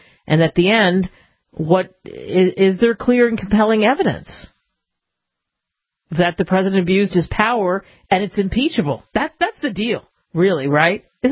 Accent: Philadelphia, Pennsylvania, United States; I mean, I grew up in Constitution Lane. I grew up in Philly.

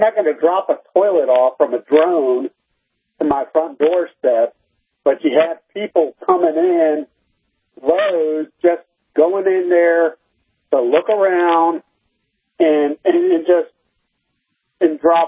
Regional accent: North Carolina, United States; Hi, I'm actually from Daredevil Hills, North Carolina.

